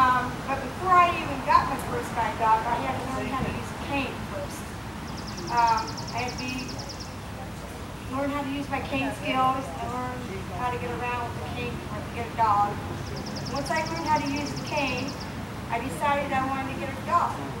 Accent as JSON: {"language": "English", "town": "Kent", "region": "Ohio", "country": "United States", "said": "I'm from Kent, Ohio."}